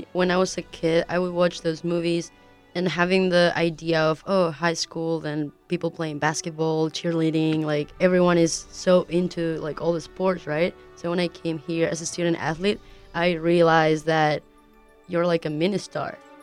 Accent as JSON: {"language": "English", "country": "Spain", "second_language": "English", "lives_now": "United States", "said": "Like, I'm from Spain and, you know, like, I don't know, London, like, that's close, but I had never been to an English-speaking country."}